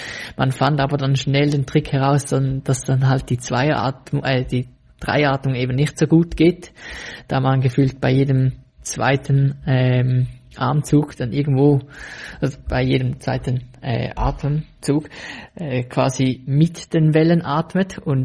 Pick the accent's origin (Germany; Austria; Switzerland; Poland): Switzerland; dass es ja eigentlich bei uns in der Schweiz jetzt einen sehr milden Sommer war